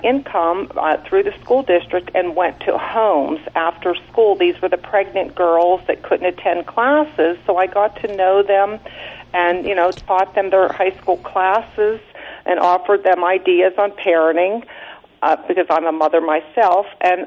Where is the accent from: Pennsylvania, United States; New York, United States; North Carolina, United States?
Pennsylvania, United States; New Castle; I was very active in the pro-life movement in my hometown, Newcastle, PA